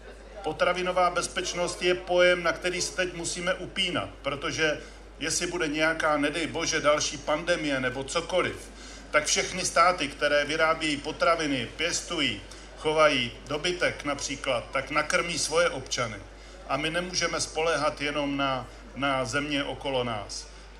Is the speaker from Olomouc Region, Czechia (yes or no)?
yes; Olomouc Region, Czechia; řepa na Hanu, já jsem z Hané, že tam budeme zase mít řepu cukrovku